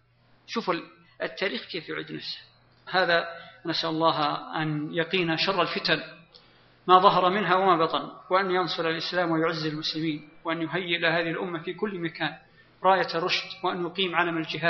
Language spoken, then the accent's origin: Arabic; Al-Qassim, Saudi Arabia; لا أقصد يعني لأني أنا من القصيم